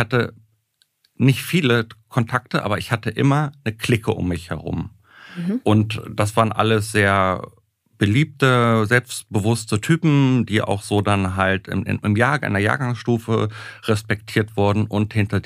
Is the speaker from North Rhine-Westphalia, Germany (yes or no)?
no; Göttingen, Lower Saxony, Germany; Ich komme aus Göttingen, da gibt es eine Universitätsklinik.